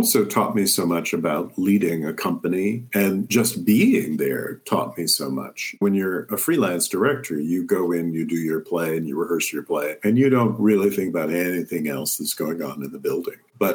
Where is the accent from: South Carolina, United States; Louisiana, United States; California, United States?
California, United States; Compton; Yes, right. Yeah, I grew up in Southeast LA, Compton, which, you know, was not the Compton of … It was a nice lower middle class community